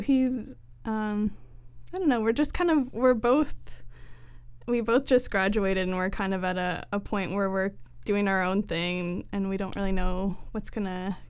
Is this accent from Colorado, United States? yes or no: yes; Boulder, Colorado, United States; Well, I'm from Boulder, Colorado, originally.